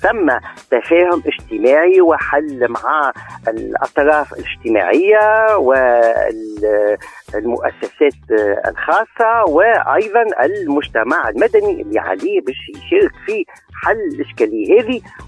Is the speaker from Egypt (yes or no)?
no; Tunisia; شركة الحمد لله عندنا في تونس سوتيوب نجم ريكوبير الزيوت